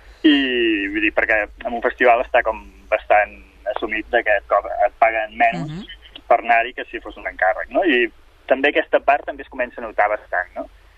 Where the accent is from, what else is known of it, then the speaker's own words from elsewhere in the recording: Montemayor, Andalusia, Spain; vinc de Córdoba, del costat de Córdoba, de Montemayor, que és un poblet